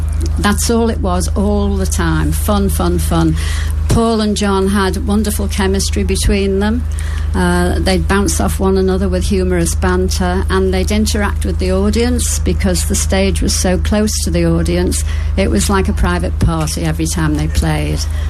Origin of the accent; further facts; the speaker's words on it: Liverpool, North West England, United Kingdom; Well, I was born and bred in Liverpool.